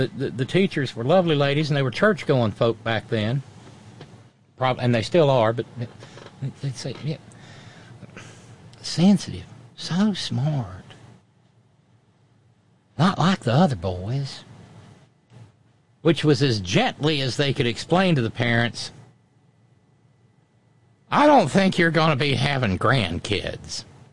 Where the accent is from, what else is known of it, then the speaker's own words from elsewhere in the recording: Alabama, United States; And I don't know how it is in Ohio, but I grew up in Alabama.